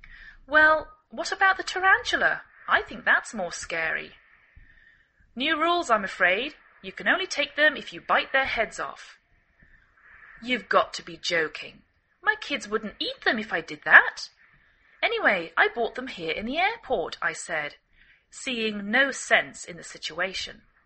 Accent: England, United Kingdom; now in United States

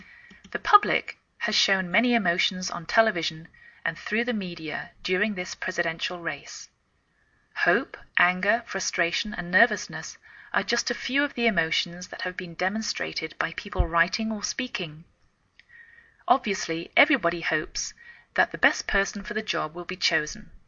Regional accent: England, United Kingdom; now in United States; I am English. I live in the northwest of the United States

